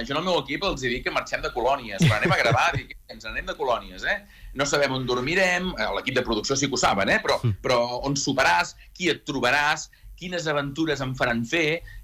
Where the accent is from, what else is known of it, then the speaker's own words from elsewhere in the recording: Verges, Catalonia, Spain; que celebraríem en el meu poble la funció número 300.